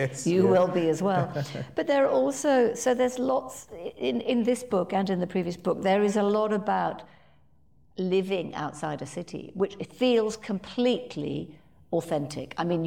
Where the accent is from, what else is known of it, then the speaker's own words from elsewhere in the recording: United Kingdom; now in Australia; as you can probably tell by my accent, wasn't born here, do we say country, which is what you say in the UK, where I grew up some of my life